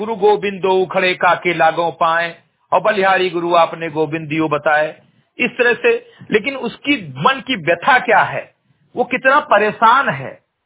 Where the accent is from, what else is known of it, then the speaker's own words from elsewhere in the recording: Bahraich, Uttar Pradesh, India; ग्राम सभा सेमरी गडई विकासखंड मेनपुरा जनपद बहराइच का मूल निवासी हूँ